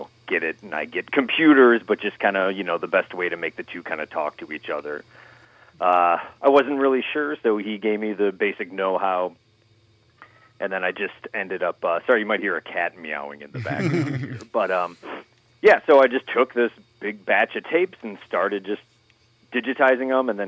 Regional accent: Wheaton, Illinois, United States; I grew up in Wheaton, Illinois, which is just a direct west suburb of Chicago. So now I live in Chicago, lived in this area my whole life.

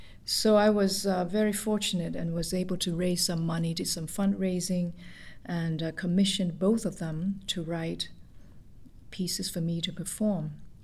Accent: Hong Kong; I was born and raised in Hong Kong

